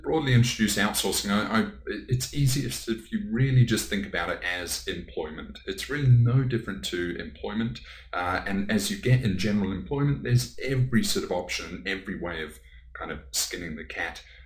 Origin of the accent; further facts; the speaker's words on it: New Zealand; moved away as an adult; also born or lived in Coventry / London; now in -; I left when I was about 3 years old, so I don't have a lot of original memories. I was raised then in New Zealand.